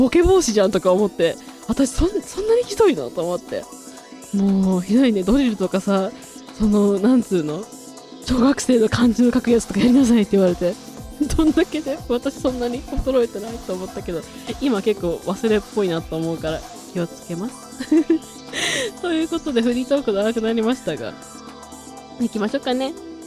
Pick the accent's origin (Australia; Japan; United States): Japan; Tohoku; 私やっぱ東北人だからさ味濃いの好きで、東北の人って味濃いの好きなんですよ。